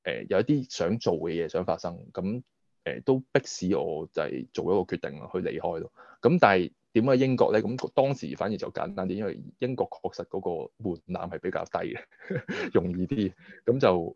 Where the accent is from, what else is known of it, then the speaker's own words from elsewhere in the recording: Hong Kong; now in United Kingdom; 大家自己知道我哋都係香港人嚇